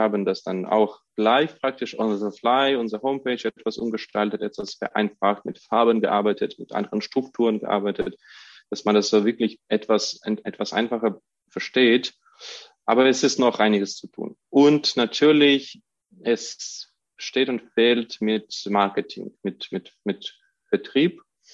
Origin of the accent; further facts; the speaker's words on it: Russia; Ich komme selbst aus Russland.